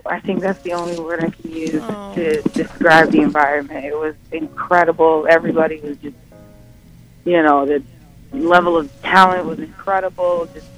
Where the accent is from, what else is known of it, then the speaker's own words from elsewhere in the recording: San Diego, California, United States; I talked about growing up in Southeast San Diego and not having money.